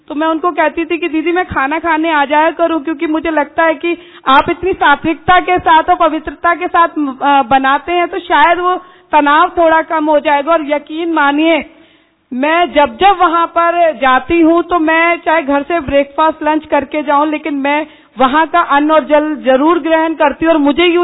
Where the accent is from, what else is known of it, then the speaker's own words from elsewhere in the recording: Faridabad, Haryana, India; मैं हरियाणा के फरीदाबाद से आती हूँ